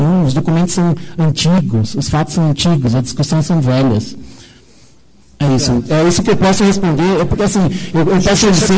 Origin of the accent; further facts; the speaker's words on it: Curitiba, Paraná, Brazil; respeito essa casa como cidadão de Curitiba, como brasileiro, respeito a todos.